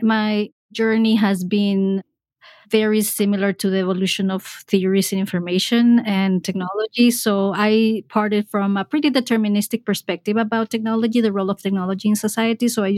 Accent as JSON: {"language": "English", "country": "Honduras", "moved": "as an adult", "lives_now": "United States", "said": "I am originally from Honduras, and I came to the United States almost 20 years ago."}